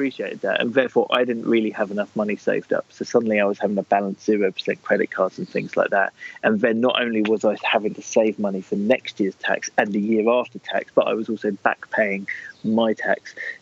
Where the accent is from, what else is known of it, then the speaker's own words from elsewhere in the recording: East of England, United Kingdom; born there; I was born in Hertfordshire, which is just north of London in the UK, and that's where I still am. Other than like a few years at university down on the south coast of England, and maybe a year living in London, I've lived out in Hertfordshire.